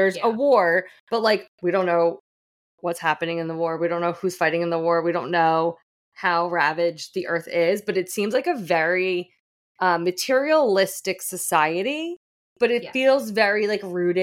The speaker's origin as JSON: {"language": "English", "town": "Fairfield", "country": "United States", "tie": "born or raised there", "said": "because Fairfield has like something against sidewalks. Like there's hardly any sidewalks in my hometown."}